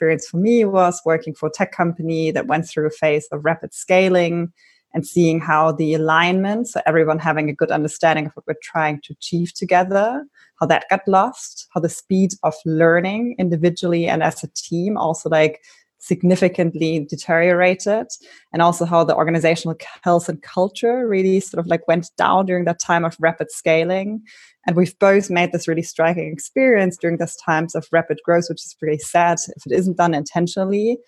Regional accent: Berlin, Germany; I'm originally from Berlin.

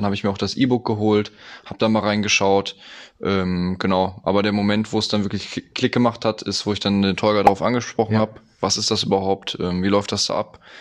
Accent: Lemgo, North Rhine-Westphalia, Germany; 21 Jahre jung. Ich komme aus Lemgo, das ist so Nähe Hannover, Bielefeld.

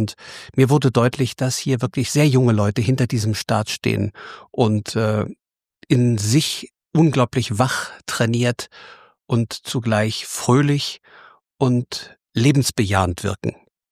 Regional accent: Germany; Und als Deutscher steht man in Yad Vashem immer doppelt da. Als Beobachter und als Teil der Geschichte.

